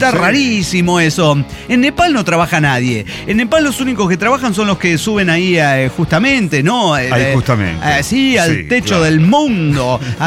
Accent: Colombia; como colombiano

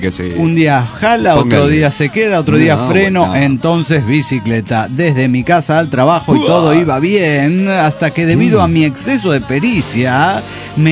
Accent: Monterrey, Nuevo León, Mexico; de Monterrey, México.

